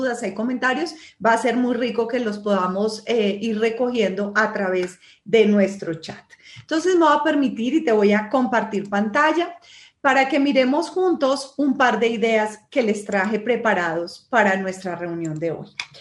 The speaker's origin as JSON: {"language": "Spanish", "country": "Colombia", "said": "estoy en mi país, en mi Colombia"}